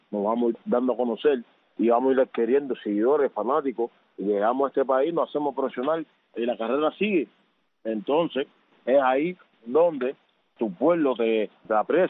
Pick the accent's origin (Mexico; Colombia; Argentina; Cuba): Cuba; moved away; ya llevo 11 años fuera de Cuba